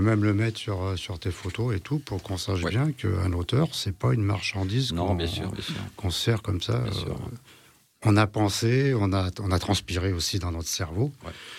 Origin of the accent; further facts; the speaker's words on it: Lyon, Auvergne-Rhône-Alpes, France; born there; mes parents sont d'origine berbère, moi je suis né à Lyon